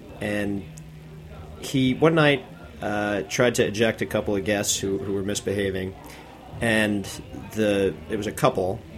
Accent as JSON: {"language": "English", "town": "New York City", "region": "New York", "country": "United States", "tie": "born or raised there", "said": "Yeah, I was born and raised in Manhattan. Up in Harlem, actually. Not far from 119th Street and Frederick Douglass."}